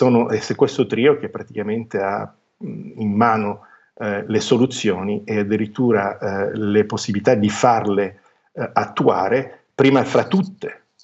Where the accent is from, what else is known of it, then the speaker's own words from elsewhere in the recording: Palermo, Sicily, Italy; io per esempio sono palermitano